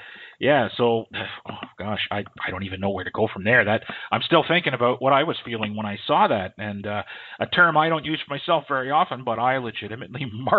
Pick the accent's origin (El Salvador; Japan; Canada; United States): Canada; Well, I'm Canadian. It's in the blood, you know.